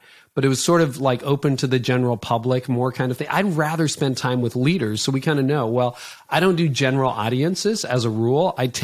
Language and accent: English; Canada; And I'm Canadian, so we're kind of like Switzerland. Okay, we're neutral. And most of the people I work with are in the US, but I happen to live in Canada.